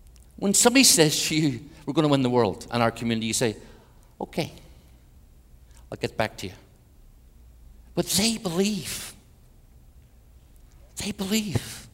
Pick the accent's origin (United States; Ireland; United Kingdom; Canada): Ireland; now in Belgium; I live in Belgium now. I'm from Ireland, but live in Belgium.